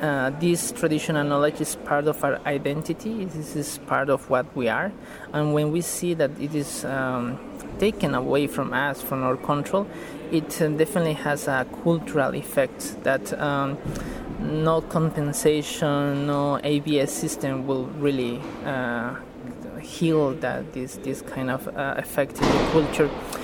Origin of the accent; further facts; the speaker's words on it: Bolivia; from Bolivia and representing here